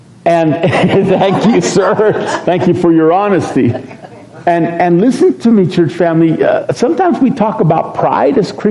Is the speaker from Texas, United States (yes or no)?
yes; Texas, United States; You know, I was raised in Texas. This is like, you know, everything's bigger and better.